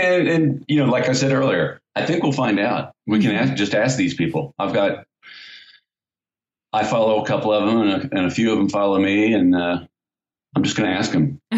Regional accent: United States; And as an American, I always thought that Australian and New Zealand's dialect was almost the same.

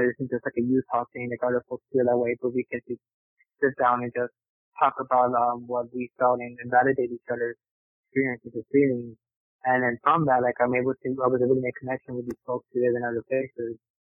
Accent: Salt Lake City, Utah, United States; because I came from Salt Lake City

